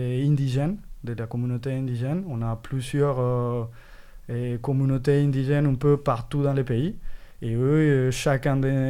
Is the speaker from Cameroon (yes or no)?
no; Bogota, Bogotá, Colombia; French is a second language; moved away as an adult; also born or lived in Santa Marta; now in Marseille, France; Alors moi je suis colombien, je suis né à Bogota. J'ai vécu toute ma vie à Bogota jusqu'à que j'avais 24 ans. Et après je suis parti dans la côte Caraïbe à Santa Marta. Et j'ai vécu 2 ans avant de venir ici en France.